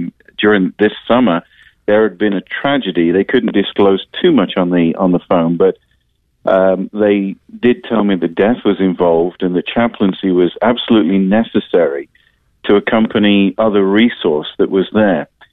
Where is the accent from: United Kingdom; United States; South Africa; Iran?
United Kingdom; I'm British.